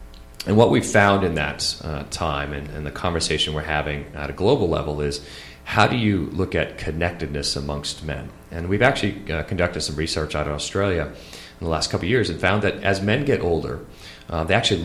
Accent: Boston, Massachusetts, United States; My hometown team, the Bruins, crushed it.

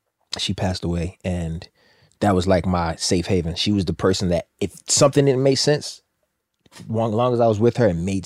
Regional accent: Baltimore, Maryland, United States; accent: Baltimore; moved away; also born or lived in New Jersey; When I first moved up there, because you know my accent not as heavy as it used to be, but Baltimore accent heavy.

